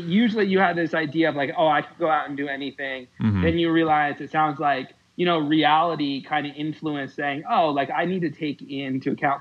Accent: East Coast, United States; I'm from the East Coast originally.

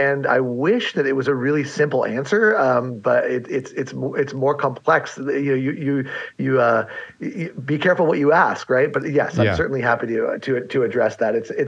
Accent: San Diego, California, United States; which also has a satellite campus in San Diego, which happens to be my hometown

